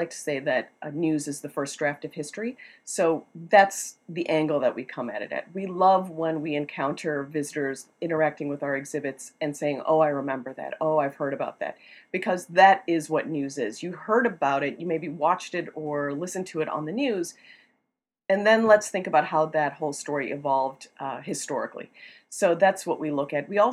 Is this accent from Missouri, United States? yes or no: no; Joliet, Illinois, United States; moved away as an adult; now in Washington, United States; Yeah, I grew up in Illinois, Joliet, Illinois. And came here for college and state.